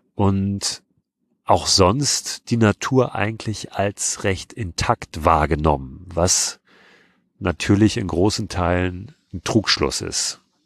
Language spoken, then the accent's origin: German; Hamburg, Germany; ich komme ja aus Hamburg.